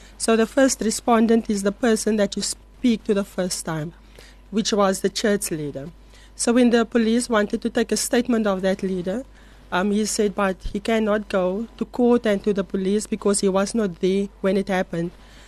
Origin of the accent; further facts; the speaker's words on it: Atlantis, Western Cape, South Africa; I'm from the Marmory area, Marmory Atlantis area.